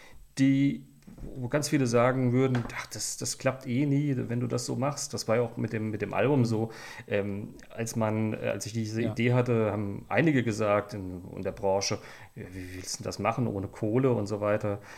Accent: Mannheim, Baden-Württemberg, Germany; Ich komme aus Mannheim.

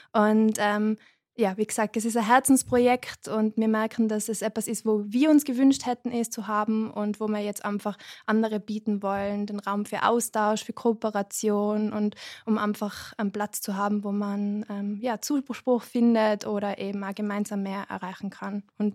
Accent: Innsbruck, Tyrol, Austria; ich bin 29, ich komme aus Innsbruck und wohne auch immer noch in Innsbruck. Ich komme ursprünglich aus einem Familienbetrieb, wir haben Konditoreien und Eisdielen im Raum Innsbruck

